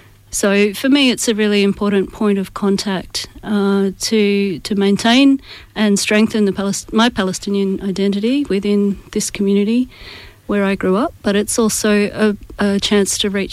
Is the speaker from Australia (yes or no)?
yes; Perth, Western Australia, Australia; although I was born here in Perth, Australia. So yeah, it has been it's been a strange and isolating experience, really, to grow up with this identity in this place.